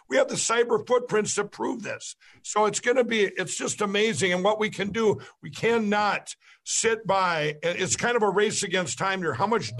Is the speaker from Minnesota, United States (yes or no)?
yes; Minnesota, United States; these were Democrats, including my home state, Amy Klobuchar, said in the movie